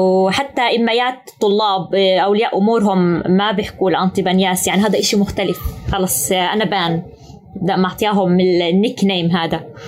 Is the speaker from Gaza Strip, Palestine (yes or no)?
yes; Gaza Strip, Palestine; أنا ما بعرف من فلسطين إلا غزة